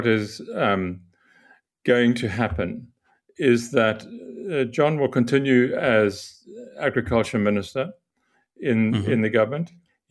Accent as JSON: {"language": "English", "region": "Eastern Cape", "country": "South Africa", "tie": "born or raised there", "said": "back in my day as a child and growing up in Transkei"}